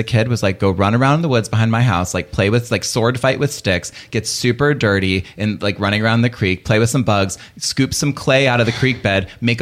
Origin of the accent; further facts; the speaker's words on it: Raleigh, North Carolina, United States; I grew up in North Carolina, in Raleigh.